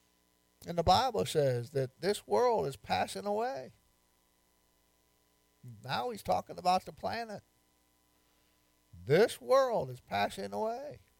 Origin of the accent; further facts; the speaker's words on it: New York, United States; now in Virginia, United States; Now I'm a pastor from New York in Southwest Virginia.